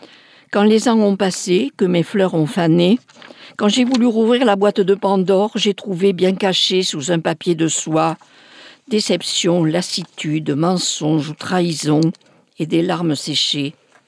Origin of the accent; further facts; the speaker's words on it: Béziers, Occitanie, France; Un livre sur ma ville natale, Béziers, où j'évoque ma petite enfance dans cette ville